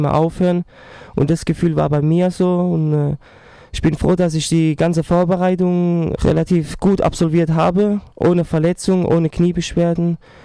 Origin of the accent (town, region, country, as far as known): Ludwigshafen, Rhineland-Palatinate, Germany; born or raised there